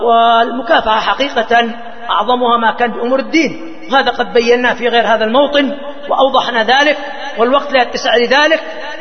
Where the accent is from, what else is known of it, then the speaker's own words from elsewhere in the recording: Yemen; هذه تحصل عندنا في اليمن وفي غيرها من العالم